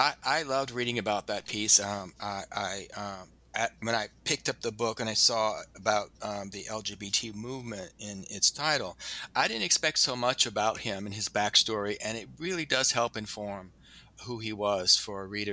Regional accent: Louisiana, United States; the other people who had double lives in my hometown in Louisiana.

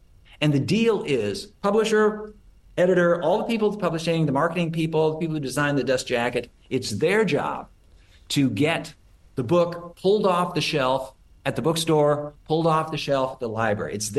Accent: Oregon, United States; And then because I'm from Oregon, grew up in Oregon

